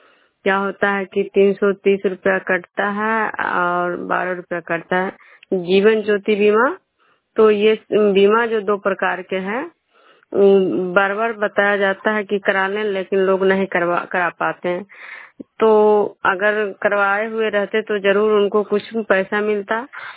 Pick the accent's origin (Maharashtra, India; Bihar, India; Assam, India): Bihar, India; Vishnupur